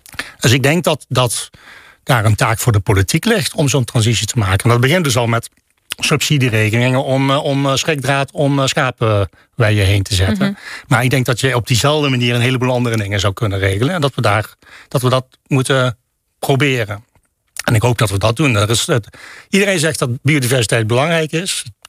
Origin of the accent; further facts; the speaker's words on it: Netherlands; Ja, en als Nederlander ben je dan toch niet helemaal op je gemak, moet ik zeggen. Na 4 maanden weer terug in Nijmegen.